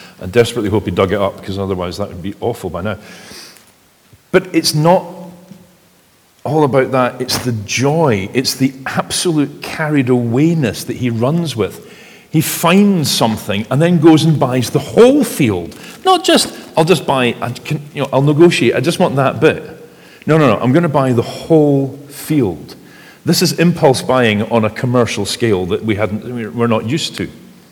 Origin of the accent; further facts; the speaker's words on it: Scotland, United Kingdom; for rugby, I'm a Scot first and a Springbok a very close second.